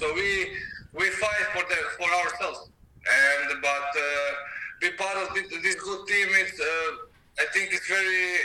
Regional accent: Croatia; I'm not from the UK, I'm from Croatia.

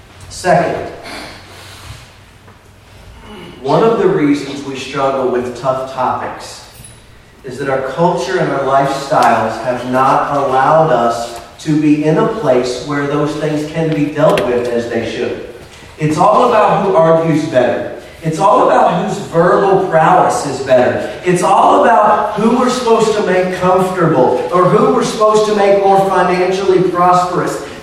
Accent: United States; As an American citizen, as a member of the human race, as all of those things, I am.

